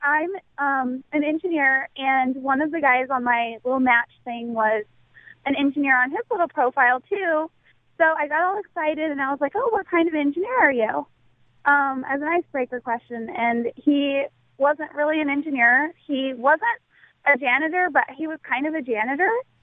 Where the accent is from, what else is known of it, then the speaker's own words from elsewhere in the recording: Nebraska, United States; So I'm from Nebraska. I grew up on a farm in Nebraska, and I went to the University of Nebraska-Lincoln, so I'm a Husker.